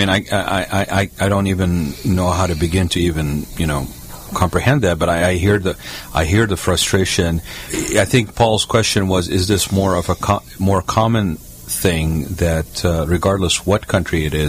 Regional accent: Kuwait; also born or lived in Baghdad, Iraq; I grew up in Kuwait.

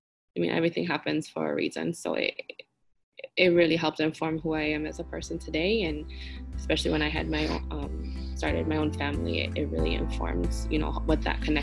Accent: Saint Paul, Minnesota, United States; also born or lived in South Korea; But I was born in South Korea and I was adopted as an infant by a white couple who lived here in Minnesota. So I spent my childhood in the Twin Cities, in St. Paul, and then we moved to the suburbs when I was like 9

